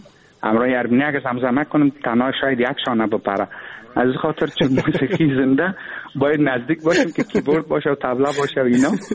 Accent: Pul-e Khumri, Baghlan, Afghanistan; moved away as an adult; also born or lived in Kabul; now in Europe; اصل ما از ولایت بغلان هستیم. در پلاخمری به دنیا آمدیم، درس هم همونجا خواندیم. بعد از او باز کابل آمدیم تقریبا 8-9-10 سال کابل بودیم و 8-9 سال مال اروپا.

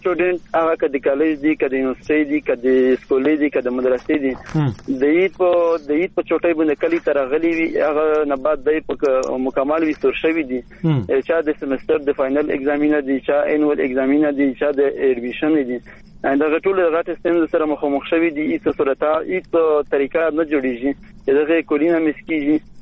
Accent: Paktika, Afghanistan; زه په اسلامي یونیورسيټي بولپور کې زده کړې کوم. د مو کور په برمل ولسوالۍ کې دی،

